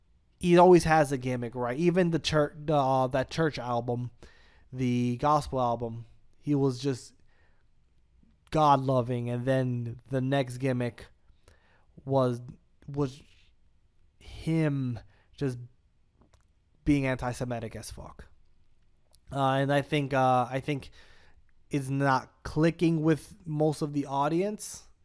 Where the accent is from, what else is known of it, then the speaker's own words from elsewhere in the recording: New York, United States; born there; now in Florida, United States; And, well, I live in Florida now. Yeah, I do live in Florida, guys. But me as a person who's born in New York, I do like when East Coast people win.